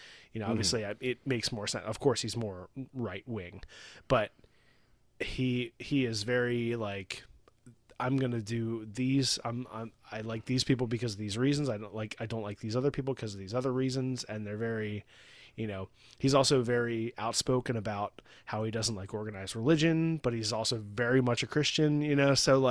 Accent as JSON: {"language": "English", "region": "West Coast", "country": "United States", "said": "Like I'm from the West Coast. So I'm like playing up the West Coast thing, you know?"}